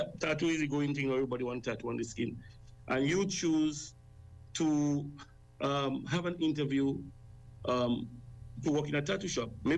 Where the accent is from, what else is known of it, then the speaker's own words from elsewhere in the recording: Saint Mark, Grenada; I'm from Grenada. I'm from one of the smallest parish in Grenada, St. Mark's.